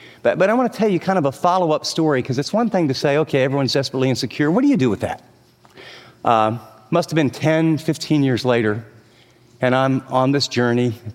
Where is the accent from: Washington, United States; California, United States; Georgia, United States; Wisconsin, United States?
California, United States; I'm from California, and, you know, I got a tie on and a coat, and I'm totally uncomfortable just in how I'm dressed